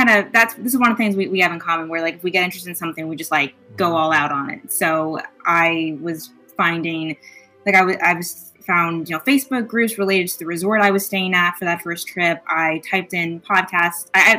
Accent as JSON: {"language": "English", "town": "Scranton", "region": "Pennsylvania", "country": "United States", "said": "But I'm from Scranton, Pennsylvania."}